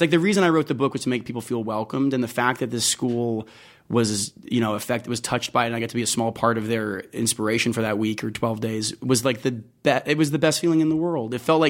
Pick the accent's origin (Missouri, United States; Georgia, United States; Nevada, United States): Nevada, United States; Las Vegas; I'm from Las Vegas, born and raised.